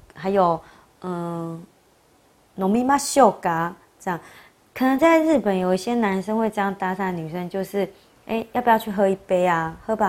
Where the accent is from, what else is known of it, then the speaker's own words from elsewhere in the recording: Taiwan; 我是台湾人，我是外国人哦